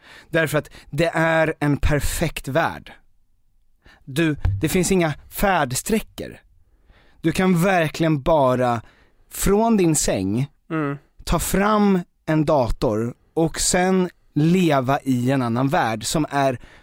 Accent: Danderyd, Stockholm County, Sweden; jag är från Danderyd.

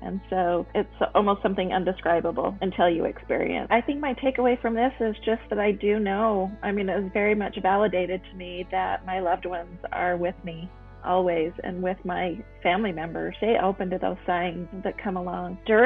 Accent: South Jordan, Utah, United States; I'm from South Jordan, Utah.

